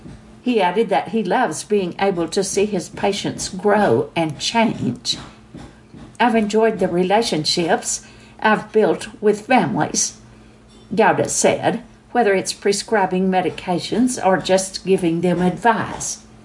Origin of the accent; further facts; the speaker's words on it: India; now in Odessa, United States; I was born and raised in India. I graduated from one of the best medical schools in India.